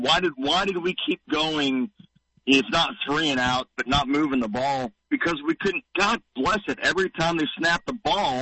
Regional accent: Nashville, Tennessee, United States; I'm from Middle Tennessee, from Nashville area, but I went to Florida State.

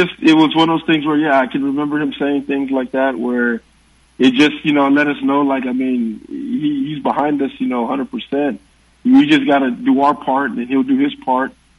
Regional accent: Houston, Texas, United States; Obviously I'm from Houston, but just to even go back down to Texas and play, you know, down there, growing up

